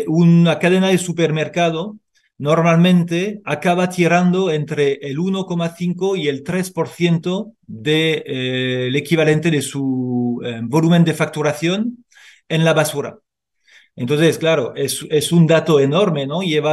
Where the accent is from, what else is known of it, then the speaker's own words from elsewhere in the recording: France; Spanish is a second language; now in Spain; Yo efectivamente soy francés, llevo unos 20 años aquí en España.